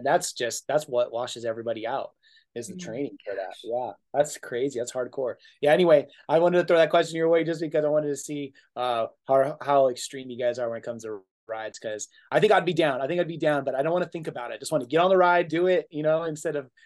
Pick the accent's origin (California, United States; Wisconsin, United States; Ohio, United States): California, United States; Anaheim; born there; I go with the Angels because I was born in Anaheim.